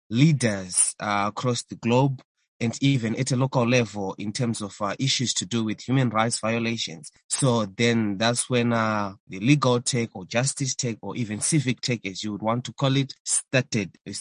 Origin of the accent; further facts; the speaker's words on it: Mutare, Manicaland, Zimbabwe; now in Harare, Zimbabwe; There's a day I was traveling to from Mutare, my hometown in Zimbabwe, here to Harare, the capital city.